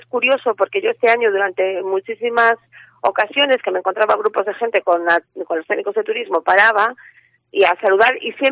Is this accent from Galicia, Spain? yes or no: yes; Pontevedra, Galicia, Spain; los que somos de Pontevedra nos parece una evidencia, ¿no?